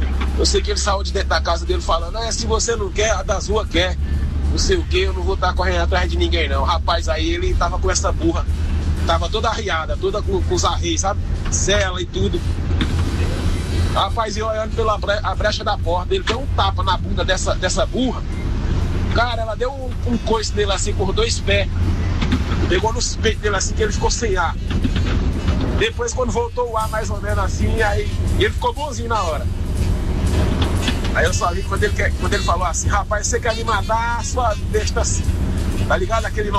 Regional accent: Pernambuco, Brazil; now in São Paulo, Brazil; Sou lá do Pernambuco, mas tô morando aqui em São Paulo hoje em dia.

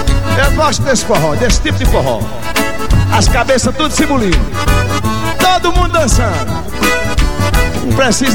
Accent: Olho d'Água do Góis, Brazil; Convido vocês pra ir na cidade do forró, lá na minha cidade. Olho d'água do Góis.

